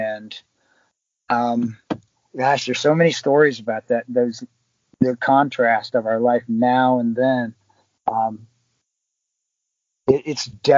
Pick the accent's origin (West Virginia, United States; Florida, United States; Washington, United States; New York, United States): West Virginia, United States; I'm originally from West Virginia on the East Coast. My parents live in the country in Virginia